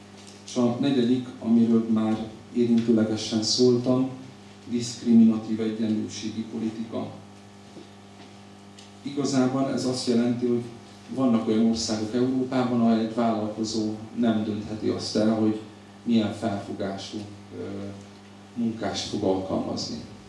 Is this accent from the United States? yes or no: yes; United States; Én ezt zsidóként és amerikaiként elfogadhatatlannak tartom.